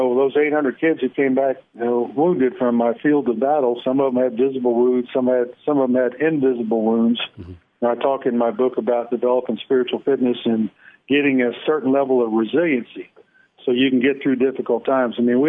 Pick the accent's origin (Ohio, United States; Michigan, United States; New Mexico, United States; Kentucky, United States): Ohio, United States; Hamilton; You know, I grew up in Hamilton, Ohio